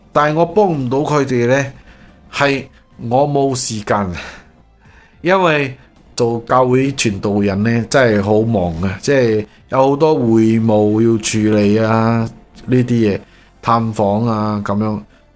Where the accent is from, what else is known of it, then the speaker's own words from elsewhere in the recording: China; 呢、这个酒喺我哋中国人入边咧就比较冇咁严重吓